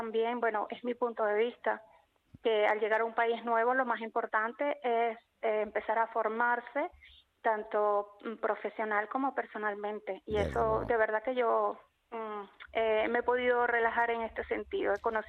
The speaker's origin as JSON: {"language": "Spanish", "country": "Venezuela", "moved": "as an adult", "said": "yo recientemente, el mes pasado, cumplí un año aquí en el país. Los primeros 6 meses, de verdad, fue un choque, ¿no?, porque vengo de Venezuela y hemos tenido que dar un cambio muy fuerte. Primera vez que visito este país."}